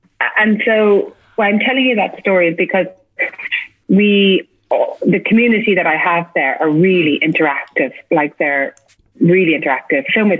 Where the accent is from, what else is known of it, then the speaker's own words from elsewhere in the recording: Ireland; accent: Irish; It's just my Irish accent.